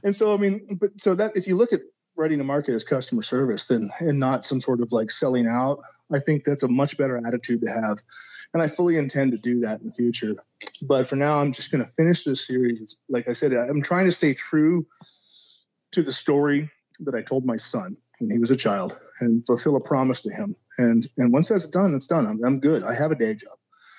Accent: Texas, United States; So we're both Texan and I talk to her regularly

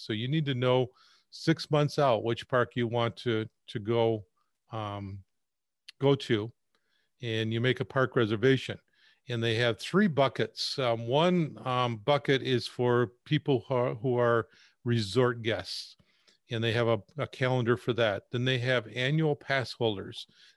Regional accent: Michigan, United States; I'm born and raised in Michigan, and I just get the feeling that my genes are designed for Michigan weather

